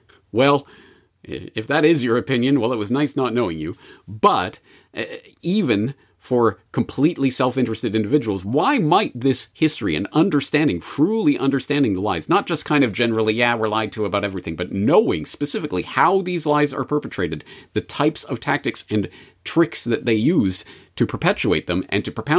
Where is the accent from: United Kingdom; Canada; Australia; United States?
Canada; For me, speaking as a Canadian who, as I say, very much grew up on the story